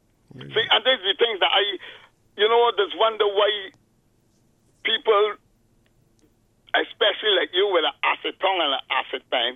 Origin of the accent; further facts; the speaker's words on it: Barbados; I never tell nobody that I live in Straker's tenantry. I come from Straker's tenantry.